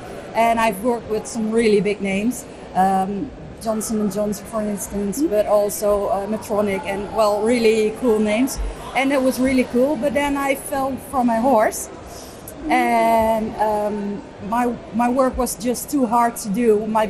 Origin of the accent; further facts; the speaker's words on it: Harderwijk, Gelderland, Netherlands; also born or lived in Amsterdam, Netherlands; I'm from the Netherlands, a little town called Harderwijk. Mm-hmm. So it's right in the center of the Netherlands.